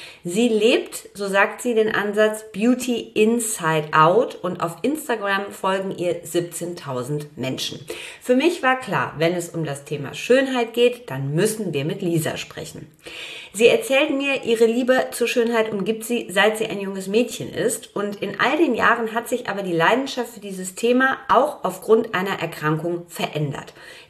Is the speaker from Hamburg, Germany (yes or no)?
yes; Hamburg, Germany; in Hamburg in Winterhude, meiner alten Heimat.